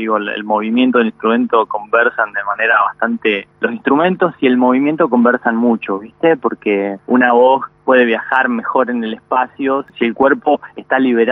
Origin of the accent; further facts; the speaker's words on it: Macachín, La Pampa, Argentina; born there; Nací en Macachín, La Pampa, en un pueblito de 5.000 habitantes que queda ahí al sur de Santa Rosa.